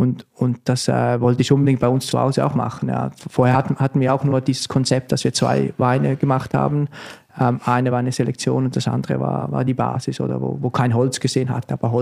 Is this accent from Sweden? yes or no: no; Switzerland